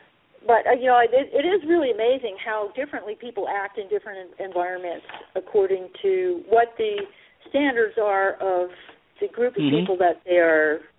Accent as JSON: {"language": "English", "region": "Northeast", "country": "United States", "said": "I'm from the Northeast originally myself, and I understand what you're talking about."}